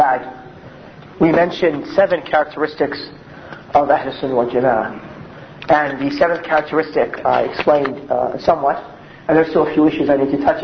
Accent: United States; accent: American; As far as my American accent that bad, you guys can't understand anything.

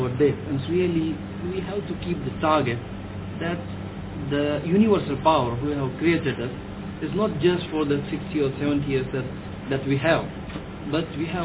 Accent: India; I'm myself from India

